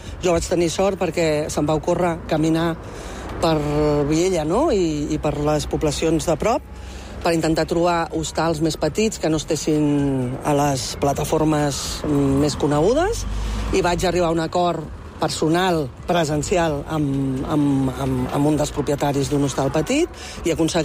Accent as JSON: {"language": "Catalan", "town": "Prats de Lluçanès", "region": "Catalonia", "country": "Spain", "said": "Jo vinc de Prats de Lluçanès, que està al centre de Catalunya. Tot i que tinc habitatge relativament a prop, a la banda d'Aragó"}